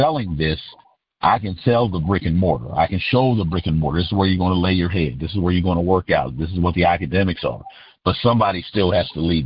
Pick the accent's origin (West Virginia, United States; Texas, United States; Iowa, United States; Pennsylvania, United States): West Virginia, United States; Well, I grew up in West Virginia.